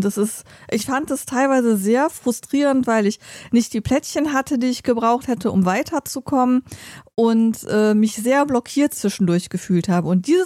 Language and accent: German; Germany; Wir sind halt Deutsche, wir mögen sammeln und sortieren.